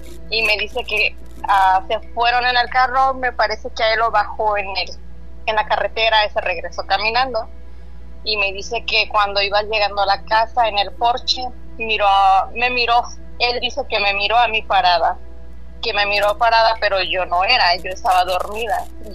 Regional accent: Morelos, Mexico; now in United States; Del estado de Morelos, México.

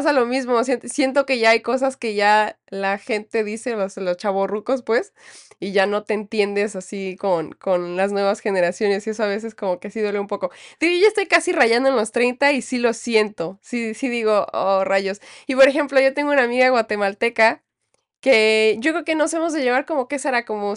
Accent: Mexico; Piensan realmente que soy norteamericana y no que soy mexicana.

